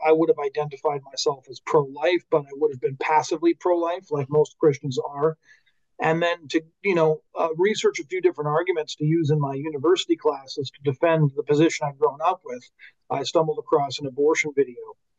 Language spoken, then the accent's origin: English; Chilliwack, British Columbia, Canada; also born or lived in Seattle; Well, I was born in Seattle, but I was raised in the Fraser Valley, in Chilliwack.